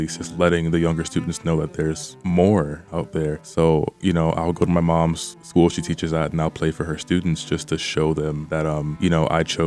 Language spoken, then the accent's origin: English; Detroit, Michigan, United States; That's actually the reason that I was pulled from Detroit Public Schools by my mother.